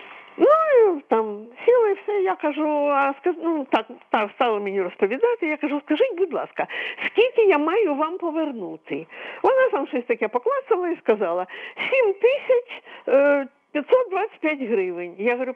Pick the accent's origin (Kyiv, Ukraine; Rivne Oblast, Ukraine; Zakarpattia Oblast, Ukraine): Kyiv, Ukraine; Я з Києва … я не молода вже людина.